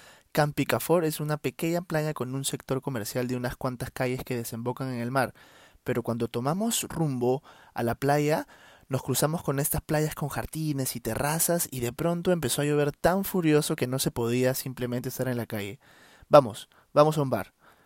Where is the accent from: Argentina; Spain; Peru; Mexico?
Peru; Yo soy peruano y ella luxemburguesa, respondo.